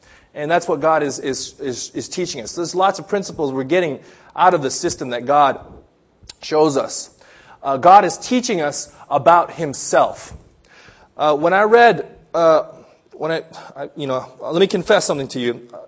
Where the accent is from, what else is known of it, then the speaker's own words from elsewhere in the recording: Philippines; I went to the Philippines, to my hometown, and we went to the countryside